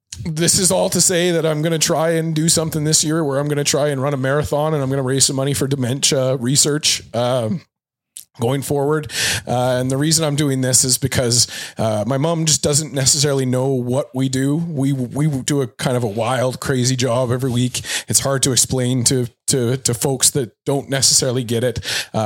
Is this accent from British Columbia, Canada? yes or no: no; Halifax, Nova Scotia, Canada; I know I'm from Halifax.